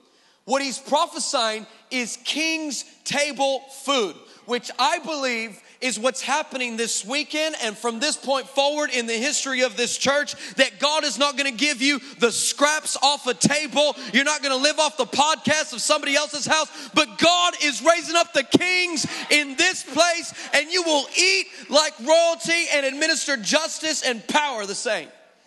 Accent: United States; I'm American. We don't know anything, okay?

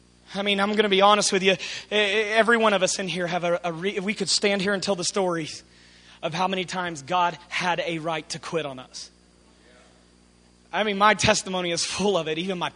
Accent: United States; As an American, if the conditions aren't right, I don't go back.

